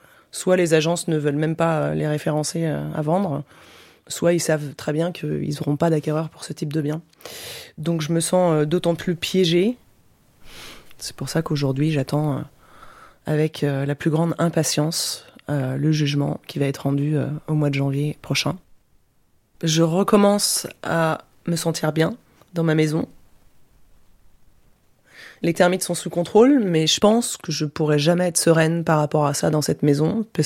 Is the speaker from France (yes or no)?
yes; France; chez nous en France.